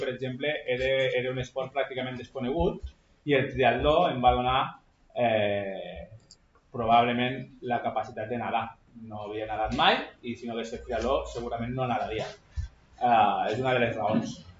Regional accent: Barcelona, Catalonia, Spain; Soc de Barcelona i allà, a la meva època

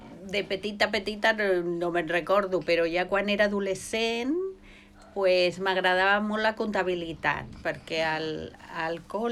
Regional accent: Sant Feliu de Llobregat, Catalonia, Spain; jo soc de Sant Feliu de Llobregat, i vaig anar a Molins de Rei, que és un poble del costat, a l'Institut de Formació Professional.

